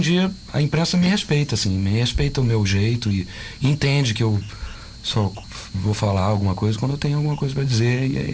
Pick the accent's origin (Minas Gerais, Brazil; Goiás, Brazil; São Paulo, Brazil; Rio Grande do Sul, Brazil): Minas Gerais, Brazil; eu sou mineiro.